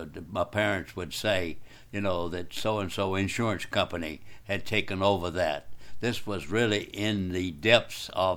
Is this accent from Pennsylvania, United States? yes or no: no; Pinehurst, Georgia, United States; In Dooley County, Pinehurst.